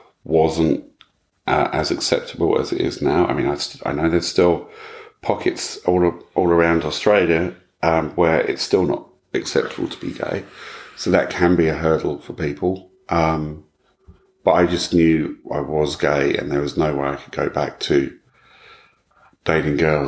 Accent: England, United Kingdom; I grew up in England

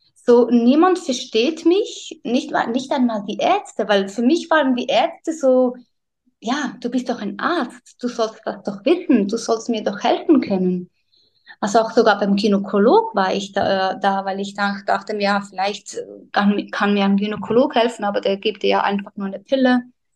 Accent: Switzerland; ich bin 26 Jahre alt und bin aus der Schweiz.

